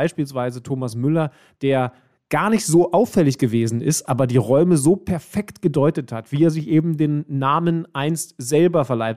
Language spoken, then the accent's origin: German; Lower Saxony, Germany; now in Hamburg, Germany; Bardorf, ich meine, ihr wisst es mittlerweile als treue KMD-Hörer, aber es ist grob in der Nähe von Wolfsburg. Eines der schönsten Dörfer dieser Welt.